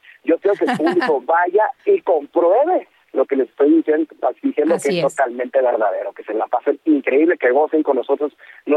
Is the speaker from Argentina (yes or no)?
no; Mexico; Y qué mejor que con música latinoamericana, y que está dentro de nosotros y de nuestro ADN como mexicanos.